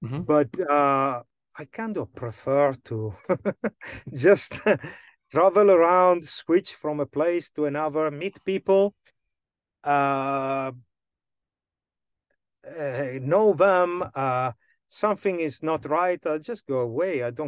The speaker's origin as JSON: {"language": "English", "region": "Nairobi", "country": "Kenya", "said": "I mean, I come from Nairobi."}